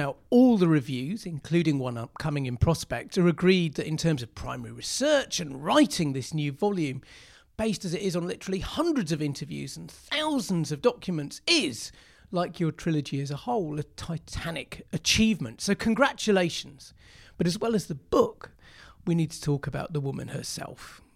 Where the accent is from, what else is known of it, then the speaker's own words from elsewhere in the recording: Yorkshire and the Humber, United Kingdom; I was a child growing up in Yorkshire